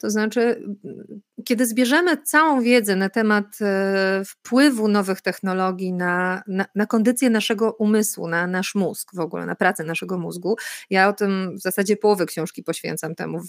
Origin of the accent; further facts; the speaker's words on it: Silesian Voivodeship, Poland; now in Warsaw, Poland; ja jestem dziewczyną z małego miasteczka w Zagłębiu Śląsko-Dąbrowskim i ja naprawdę potrafię wyjrzeć głową poza bańkę z Warszawy, chociaż mieszkam tutaj od 20 lat